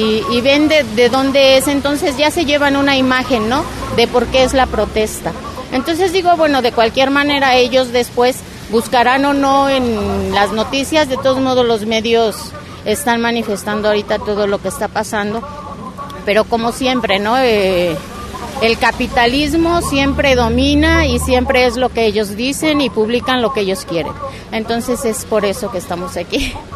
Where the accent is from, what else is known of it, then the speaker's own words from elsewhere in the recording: Mexico; yo soy mexicana, soy conversa al Islam